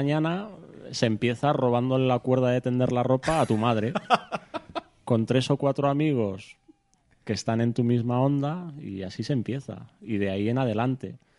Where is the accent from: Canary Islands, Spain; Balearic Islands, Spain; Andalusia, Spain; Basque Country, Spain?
Basque Country, Spain; San Sebastián; now in Crevillente, Spain; 42 años tengo ahora y soy de Donosti, de San Sebastián, pero vivo en Crevillente desde hace ya 15 años. Así que afincado ya por tierras valencianas.